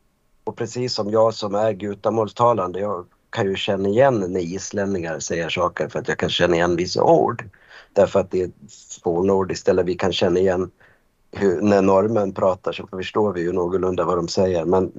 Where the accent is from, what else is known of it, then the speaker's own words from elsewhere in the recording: Gotland, Sweden; accent: Gotlandic; den här gotländskan som jag och Babben pratar, det är ju vår dialekt.